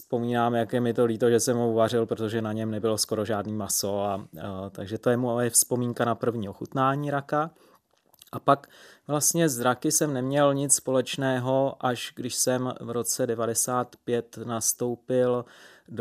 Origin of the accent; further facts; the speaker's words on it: Vysočina Region, Czechia; pocházím právě z Vysočiny, z Pacovska, Mladovožická a zde jsou i dodnes nádherné lokality s rakem říčním